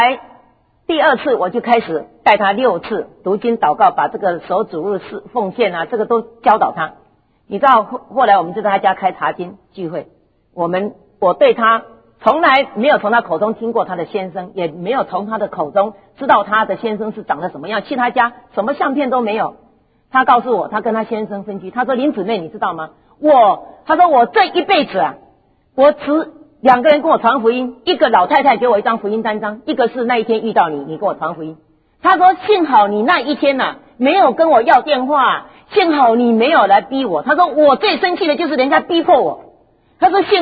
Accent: Taiwan; 那我是台湾来的，牧师是香港来的，所以呢我是台湾来的，所以台湾的事情我比较熟

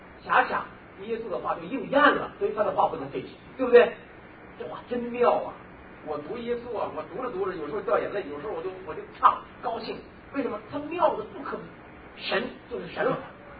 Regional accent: China; 我们中国人过去讲年号是怎么讲？

